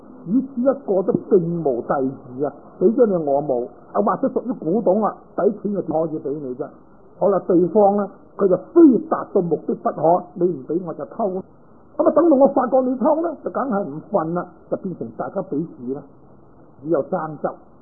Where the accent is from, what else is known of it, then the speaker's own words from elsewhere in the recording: Guangdong, China; 我哋广东人话咁咪由得佢啦